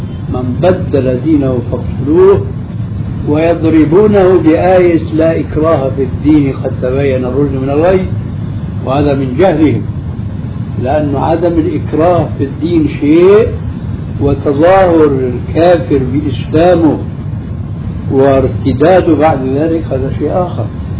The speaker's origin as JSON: {"language": "Arabic", "country": "Syria", "said": "كذا تعرف عندنا في سوريا، في عندكم هيك شيء؟"}